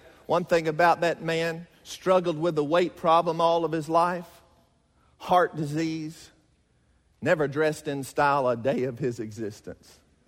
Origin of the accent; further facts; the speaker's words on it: Mississippi, United States; I'm from Mississippi, so Mississippi, you're either a Christian or a Jew. That's all you are.